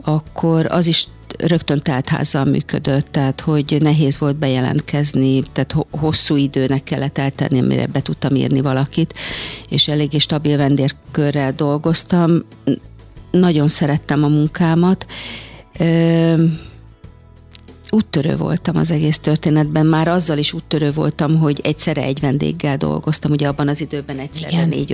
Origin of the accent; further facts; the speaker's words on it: Budapest, Hungary; egy körzeti rendelőben nőttem fel a 3. kerületben, ahol anyu főnővérként dolgozott